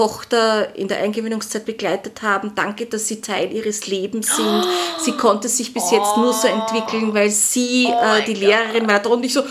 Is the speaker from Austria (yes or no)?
yes; Austria; Dann gehst du 4 Jahre Volksschule, heißt das bei uns in Österreich.